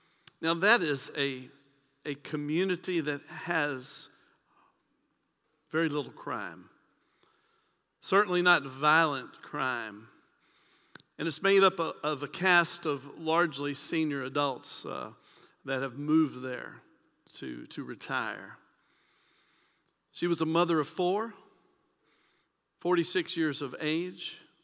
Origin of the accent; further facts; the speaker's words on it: Brandenburg, Kentucky, United States; I know that just recently happened from my hometown, Brandenburg, Kentucky, and the whole town was shocked because it doesn't have murders, those kinds of things.